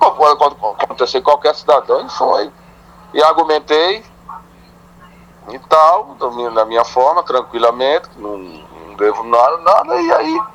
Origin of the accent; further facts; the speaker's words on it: Rio de Janeiro, Brazil; sou daqui do Rio, eu faço esse percurso diariamente, semanalmente, toda semana, 3-4 vezes, 5 vezes.